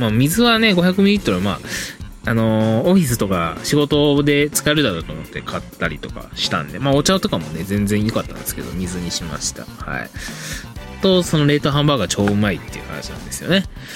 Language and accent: Japanese; Kyoto, Japan; 自分自身京都出身なので